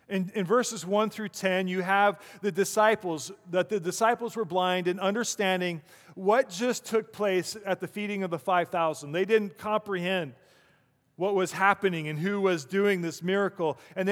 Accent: Colorado, United States; I'm from Colorado.

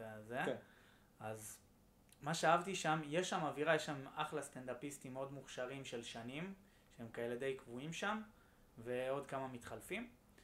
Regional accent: Bat Yam, Tel Aviv District, Israel; זה גם בבת ים, אני מבת ים

